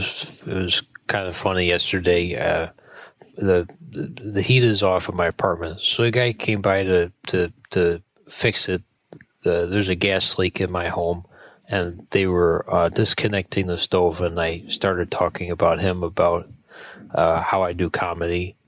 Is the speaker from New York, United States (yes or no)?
yes; Buffalo, New York, United States; I'm from Buffalo, New York.